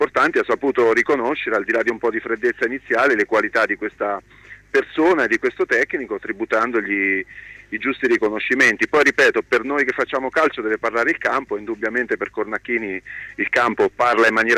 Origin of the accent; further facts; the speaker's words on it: Ancona, Marche, Italy; io sono nato in Ancona il 26 marzo di quasi 50 anni fa, perciò tra 3 giorni compio 50 anni